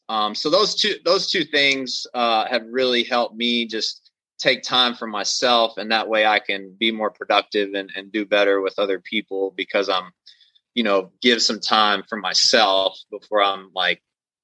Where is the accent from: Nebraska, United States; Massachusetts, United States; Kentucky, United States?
Kentucky, United States; Lexington; now in Cincinnati, United States; I'm from Lexington, Kentucky. That's central Kentucky. I know that area well. I'm in Cincinnati now.